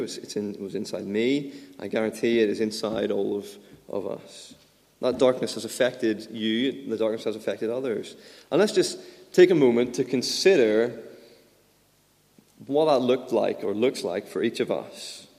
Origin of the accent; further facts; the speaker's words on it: Belfast, Northern Ireland, United Kingdom; I've never carried a petrol bomb, even though I'm from Belfast.